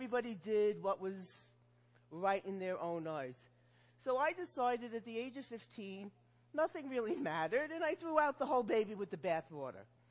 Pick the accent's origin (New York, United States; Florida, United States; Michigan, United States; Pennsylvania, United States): New York, United States; So I can come here from New York with my accent, never having been near an aircon in my life